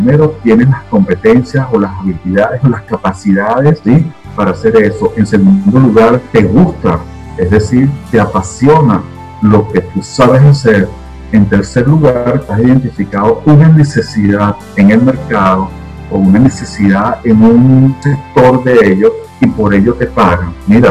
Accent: Venezuela; moved away as an adult; muchos de nosotros venezolanos, cuando hemos emigrado con el nivel que salimos de Venezuela de con un posgrado, brillamos, somos brillantes.

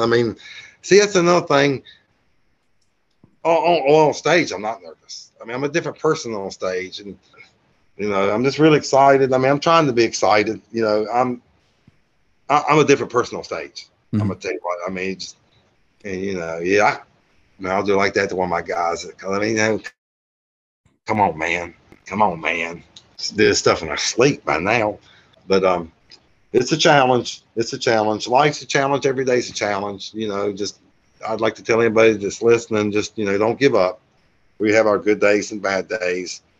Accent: North Carolina, United States; You know, I'm pretty simple from North Carolina. I haven't really traveled much in my life.

